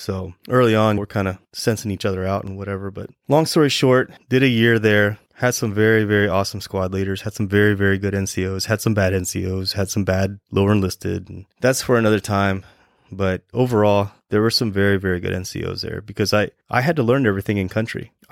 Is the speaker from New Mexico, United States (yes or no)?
no; Wahiawa, Hawaii, United States; born there; I was born in Waihewa, which is where Schofield is located. So I'm going home, right?